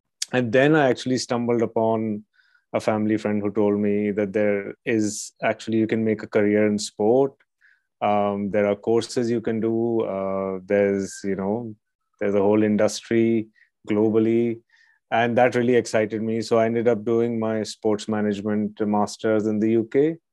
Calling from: New Delhi, Delhi, India; I'm calling from New Delhi in India.

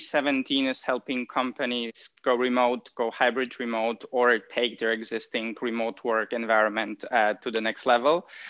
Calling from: Vietnam; And today I'm calling from Vietnam. It's a good question if it's our home or not, because when we left States in 2018, then it was really hard to tell where is our home. Like, we have our home base still in Poland.

